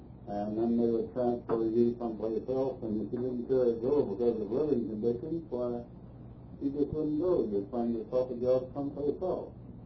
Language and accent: English; Kansas City, Missouri, United States; born there; I grew up, I was born in Kansas City, Missouri.